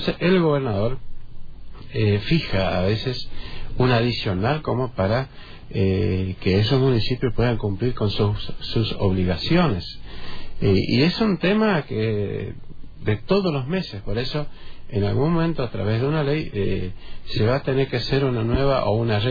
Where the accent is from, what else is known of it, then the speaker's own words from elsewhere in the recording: 25 de Mayo, Misiones, Argentina; en mi caso, en nuestro caso, yo soy de 25 de Mayo